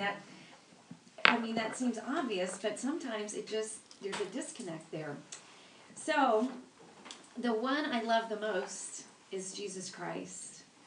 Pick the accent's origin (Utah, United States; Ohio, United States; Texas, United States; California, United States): Texas, United States; Now, let me just say, I'm a Texan, and so that does not apply to hair or heels.